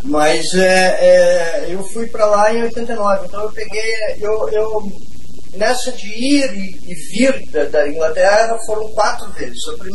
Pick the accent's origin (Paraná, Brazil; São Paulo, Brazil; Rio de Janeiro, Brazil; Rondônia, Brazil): Paraná, Brazil; Curitiba; eu sou aqui de Curitiba. Fui criado na Água Verde.